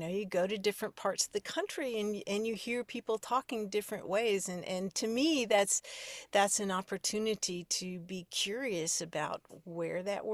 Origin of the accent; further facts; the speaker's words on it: Louisville, Kentucky, United States; I grew up in Kentucky. My father was a professor at the Baptist Seminary in Louisville there, and my parents met there.